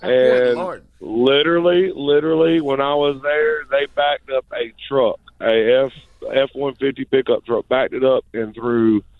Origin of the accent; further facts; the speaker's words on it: Greenville, United States; No, I'm from Greenville. Born and raised.